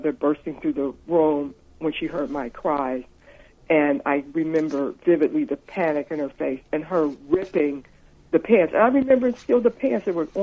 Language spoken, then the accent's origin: English; Oakland, California, United States; we were living in Oakland at the time. I was born in Oakland.